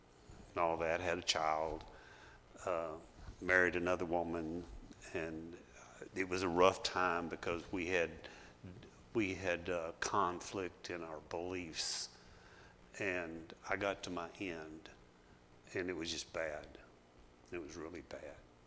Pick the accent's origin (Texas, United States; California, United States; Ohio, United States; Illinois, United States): Texas, United States; Fort Worth; born there; Yeah, I was born in Fort Worth, on the west side of Fort Worth, over by Carswell Air Force Base, River Oaks.